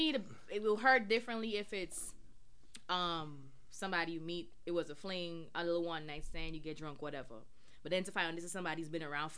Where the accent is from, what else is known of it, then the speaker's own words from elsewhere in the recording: Brooklyn, New York, United States; Okay, I'm from Coney Island and Flatbush.